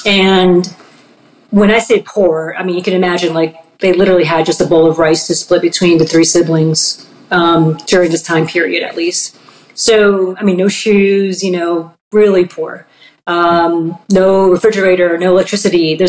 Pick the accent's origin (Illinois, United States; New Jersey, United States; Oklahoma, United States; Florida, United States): New Jersey, United States; also born or lived in New York City; But I was born in New York City, though. So I was born in New York City. Going into third grade, they decided, oh, let's move the family. Let's go to New Jersey.